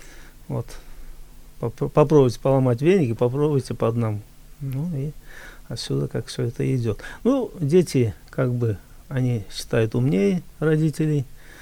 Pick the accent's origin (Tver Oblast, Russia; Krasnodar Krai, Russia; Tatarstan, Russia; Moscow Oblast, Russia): Tatarstan, Russia; born there; Я вот татарский хорошо знаю, потому что я родился в Татарстане.